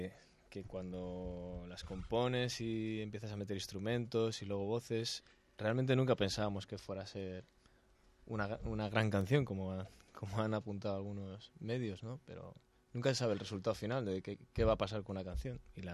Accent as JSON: {"language": "Spanish", "town": "Archena", "region": "Region of Murcia", "country": "Spain", "tie": "born or raised there", "said": "A mi pueblo."}